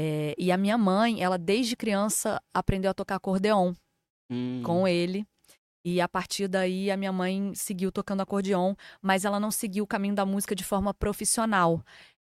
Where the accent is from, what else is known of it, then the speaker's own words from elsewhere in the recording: Niterói, Rio de Janeiro, Brazil; eu nasci em Niterói